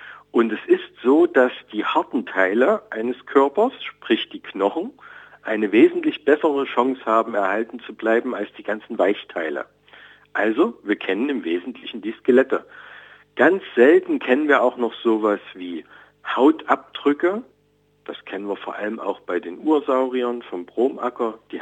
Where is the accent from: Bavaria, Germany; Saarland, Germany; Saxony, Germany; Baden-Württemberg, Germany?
Saxony, Germany; Dresden; Ich komme aus Dresden, aus Sachsen